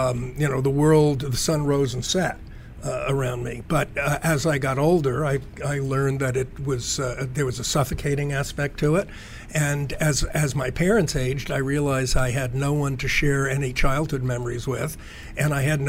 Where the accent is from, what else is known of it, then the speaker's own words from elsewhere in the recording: New York City, New York, United States; First in Queens, and then in Manhattan.